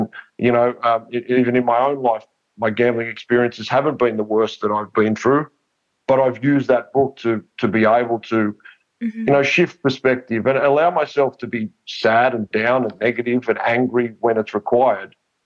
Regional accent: Australia; I'm, you know, obviously my accent, I'm in Australia. It's a gambling culture.

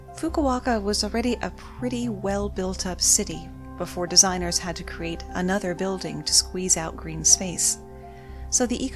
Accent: Richmond, Virginia, United States; Here in my hometown of Richmond, Virginia

